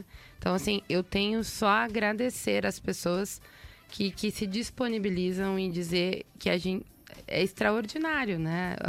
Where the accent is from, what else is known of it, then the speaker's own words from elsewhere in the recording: Gravataí, Rio Grande do Sul, Brazil; Eu sou de Gravataí.